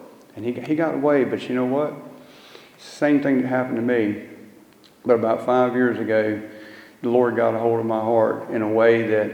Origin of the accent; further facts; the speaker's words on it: New Bern, North Carolina, United States; I'm from New Bern, North Carolina, which is about 30 miles from the ocean.